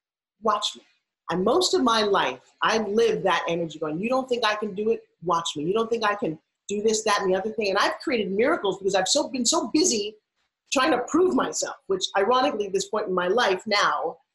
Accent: New York, United States; Because I'm like from New York, okay? And we're in Tulsa, Oklahoma. And the girl's like, y'all have the funniest accent I ever heard.

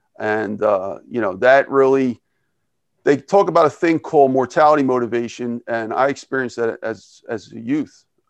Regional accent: Philadelphia, Pennsylvania, United States; born there; I was born in Philadelphia, in South Philadelphia.

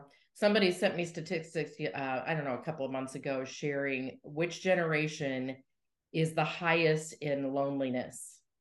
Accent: Colorado, United States; We grew up in Colorado.

